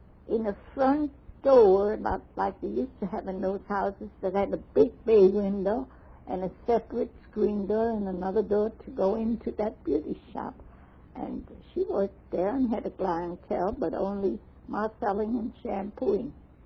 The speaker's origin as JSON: {"language": "English", "region": "New York", "country": "United States", "said": "And I came from New York, where you had three different ways to go all over in the city"}